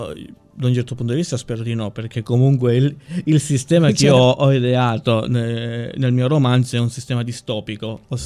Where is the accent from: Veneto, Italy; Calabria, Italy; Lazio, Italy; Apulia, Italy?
Calabria, Italy; Mendicino; born there; presenterò il libro nel mio paese natale, Mendicino